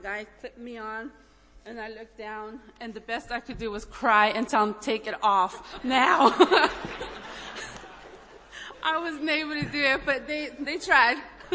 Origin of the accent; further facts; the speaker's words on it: El Salvador; now in United States; I'm from El Salvador, so I truly feel blessed to live in this country